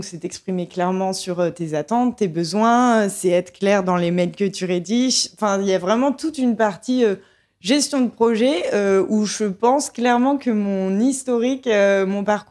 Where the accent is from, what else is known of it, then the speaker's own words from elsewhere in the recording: Montpellier, Occitanie, France; also born or lived in Paris; now in Marseille, France; moi, je suis de Montpellier à la base, donc je savais que je voulais retourner dans le sud et que je ne ferais pas ma vie à Paris.